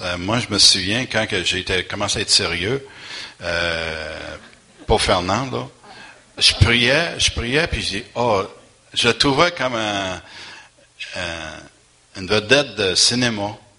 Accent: Montreal, Quebec, Canada; Avant d'aller vers Granby, parce que j'étais de Montréal

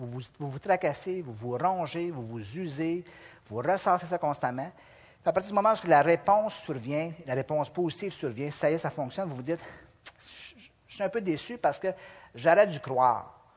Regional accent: Quebec, Canada; moi, je suis un petit Québécois de classe moyenne qui vient d'une petite ville qui s'appelle, je ne vous le dirai pas

